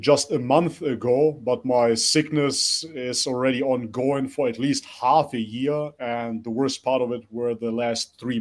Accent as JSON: {"language": "English", "country": "Germany", "tie": "born or raised there", "also_born_or_lived": "North Macedonia", "said": "So nationally, I'm coming from Macedonia. I grew up in Germany, but ethnically, I can only identify with Bulgarian."}